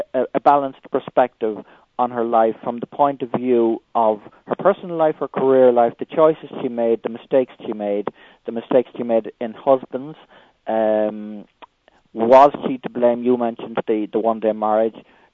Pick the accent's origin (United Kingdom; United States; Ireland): Ireland; she was such an interesting figure for me as an Irish person, because we didn't have anybody on the world stage before her.